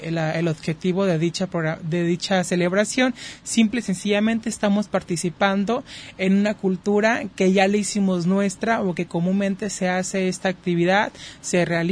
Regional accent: Mexico; Acordémonos que somos mexicanos

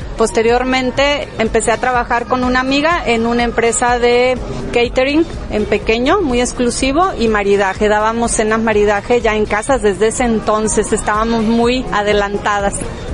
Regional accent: San Luis Potosí, Mexico; born there; also born or lived in Cuernavaca; decidimos regresar a mi tierra natal, a la ciudad de San Luis Potosí, porque vivíamos en Cuernavaca, Morelos

